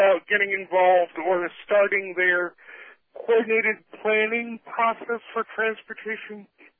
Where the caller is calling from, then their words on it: Ithaca, New York, United States; I'm calling from Ithaca, New York, which is in Tompkins County, New York.